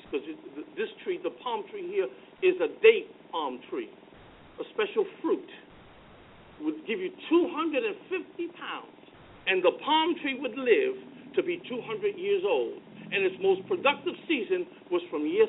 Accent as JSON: {"language": "English", "country": "Puerto Rico", "tie": "born or raised there", "said": "when I was growing up in Puerto Rico, I saw many tropical storms and hurricanes."}